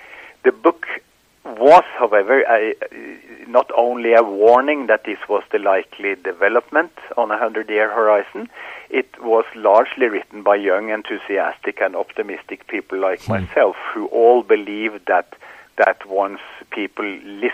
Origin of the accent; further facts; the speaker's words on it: Norway; accent: Norwegian; English is a second language; I am a 67-year-old professor. And obviously from Norway, as you can hear from my wonderful accent.